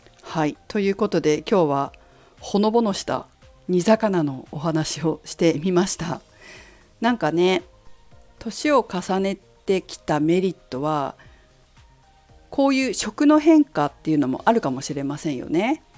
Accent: Fukushima, Japan; 私は、ね、福島出身なので、まあ、同じ東北ということで結構思いもあるんですよ。

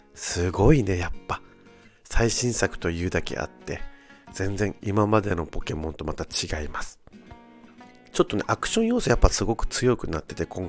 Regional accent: Okinawa, Japan; born there; now in Tokyo, Japan; この番組は沖縄生まれ東京在住40歳のおじさん芸が、

